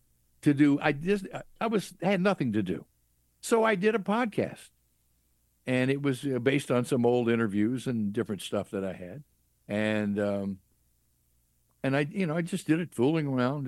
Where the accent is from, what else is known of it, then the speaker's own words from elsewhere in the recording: Clarksdale, Mississippi, United States; Clarksdale, Mississippi.